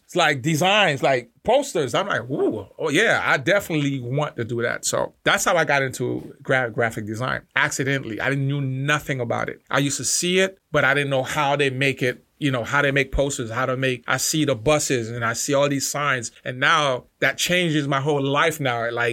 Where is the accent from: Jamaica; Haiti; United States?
Haiti; Rap was the music that I listened to a lot when I came from Haiti.